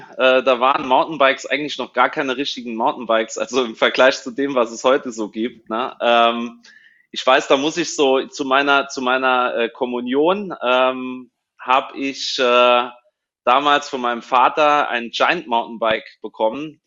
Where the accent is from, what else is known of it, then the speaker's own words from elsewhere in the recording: St. Wendel, Saarland, Germany; Ich komme aus der Nähe von St. Wendel im Nordsaarland.